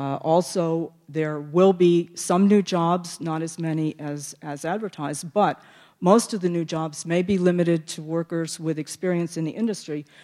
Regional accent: Caroline, New York, United States; from Town of Caroline, no relation

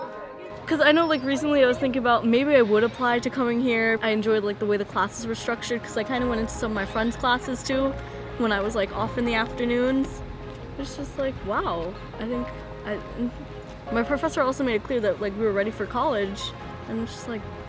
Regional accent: Bronx, New York, United States; I'm from the Bronx, New York City.

